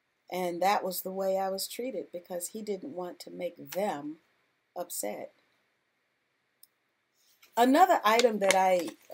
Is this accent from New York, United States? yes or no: no; Georgia, United States; He was from Alabama, I was from Georgia.